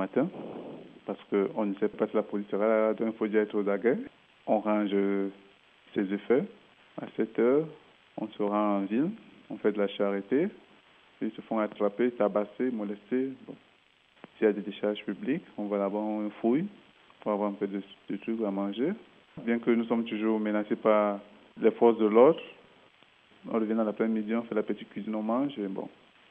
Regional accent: Central African Republic; moved away as an adult; Je viens de la RCA, République centrafricaine. Bon, j'ai quitté mon pays il y a cela environ 3 ans.

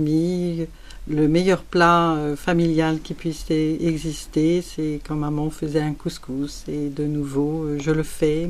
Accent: Morocco; born there; Moi, je suis née au Maroc et ma famille a été en Algérie, au Maroc et en Tunisie, pour l'Algérie, pendant 150 ans.

